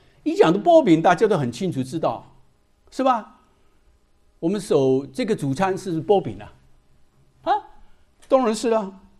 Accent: Hong Kong; first language Shanghainese; Chinese is a second language; also born or lived in Shanghai; now in United States; 第一，我其实是上海人，小的时间还会说上海话，现在只会听不会讲了，对不对啊？然后在香港长大，讲粤语，来了美国几十年了。英文其实三种都不通

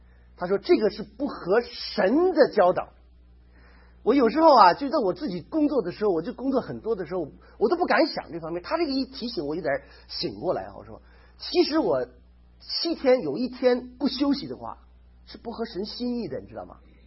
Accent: China; 我们中国人呐、啊，很喜欢用这个律法来控制自己，我们都不知道呢。

